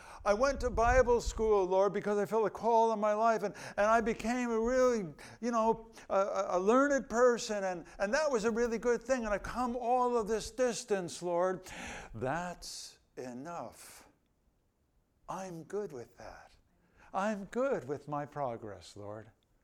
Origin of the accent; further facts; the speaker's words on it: New Jersey, United States; born there; I'm so thankful I was born in New Jersey.